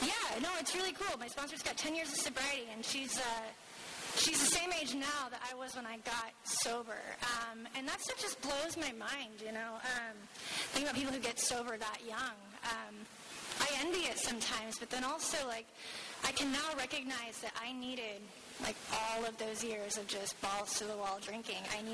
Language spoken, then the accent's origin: English; Dallas, Texas, United States; born there; I was born in Dallas, Texas, and born to an alcoholic family